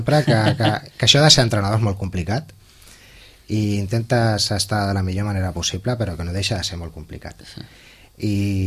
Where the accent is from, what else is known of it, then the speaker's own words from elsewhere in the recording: Santa Coloma, Catalonia, Spain; A veure, jo, com ja sabeu, jo sóc de Santa Coloma.